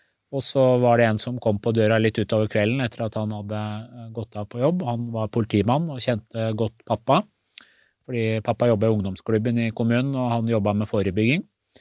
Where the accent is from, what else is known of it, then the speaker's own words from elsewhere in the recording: Skotselva, Buskerud, Norway; når jeg vokste opp I Skotselva. For jeg ble jo fort hamas ut fra Kopperud og Kopperudsvingen, som var liksom nabolag vi bodde. Aldri hamas ut fra Iran eller Teheran, ikke sant?